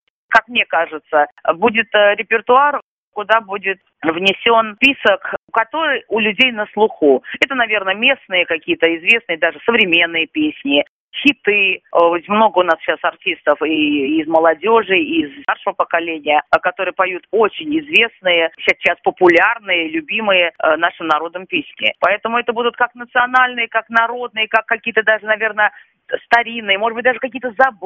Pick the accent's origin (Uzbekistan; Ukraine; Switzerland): Uzbekistan; это песни наши национальные, это наши народные песни узбекские